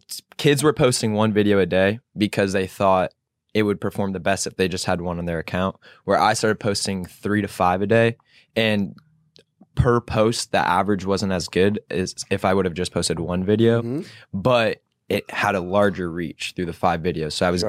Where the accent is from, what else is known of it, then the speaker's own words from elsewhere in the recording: Canada; So, yeah, I'm Canadian hockey.